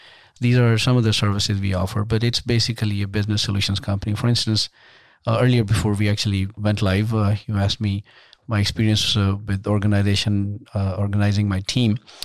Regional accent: Pakistan; now in Sugar Land, United States; I am originally an immigrant. I was born in Pakistan. Grew up in Pakistan. I came here, as I said, about 20 years ago.

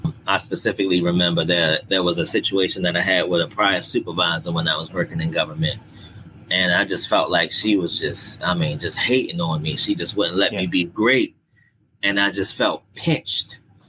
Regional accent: Baltimore, Maryland, United States; I grew up in Baltimore City. I'm a Northeast inner city Baltimore guy raised in a single parent household.

